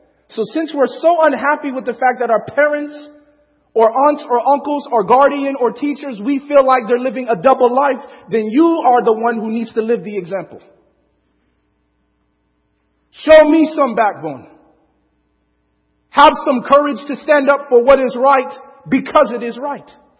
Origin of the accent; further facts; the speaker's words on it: Chicago, Illinois, United States; And I'm saying that as an inner city person. I grew up in Chicago.